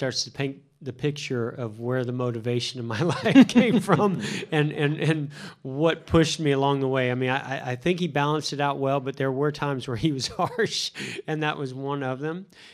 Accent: Vallejo, California, United States; Well, I grew up in Vallejo, California. I lived on a hill.

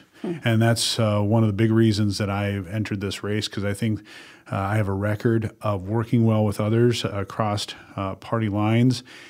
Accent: Dell Rapids, South Dakota, United States; Well, we had a great campaign launch in my hometown of Del Rapids to a packed house.

